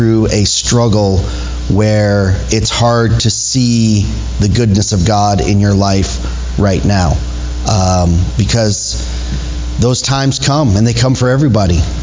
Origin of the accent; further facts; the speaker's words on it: Wisconsin, United States; And I come from Wisconsin, so I definitely know alcohol addictions. Saw that, grew up with that and all of that.